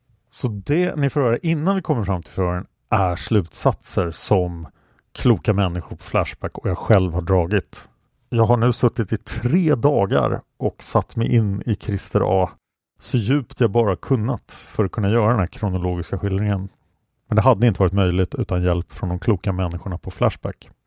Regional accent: Stockholm, Stockholm County, Sweden; eftersom jag växte upp på Kungsholmen

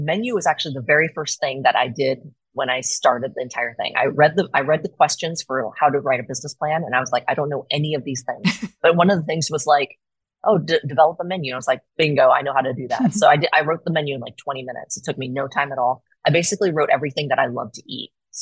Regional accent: Portland, Oregon, United States; And Portland is my hometown. And it was getting like crapped on every day in the media.

